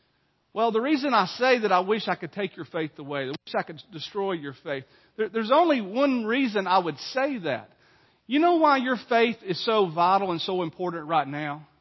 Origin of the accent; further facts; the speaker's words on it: Jasper, Alabama, United States; And yet I'm from Jasper originally, and so you know I've got the Walker County connection to the Nichols